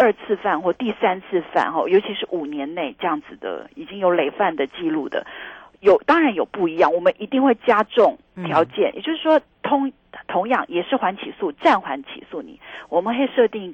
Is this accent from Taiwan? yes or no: yes; Taiwan; 而且可能跟我们台湾人的饮食文化有关了啊，大家希望晚上喝点小酒，然后放松一下